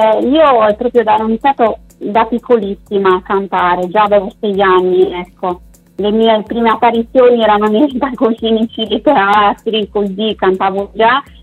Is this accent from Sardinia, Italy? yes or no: yes; Sardinia, Italy; Il mio primo live sarà qua proprio in Sardegna, inizierò dal mio paese, ecco, dove è nato tutto.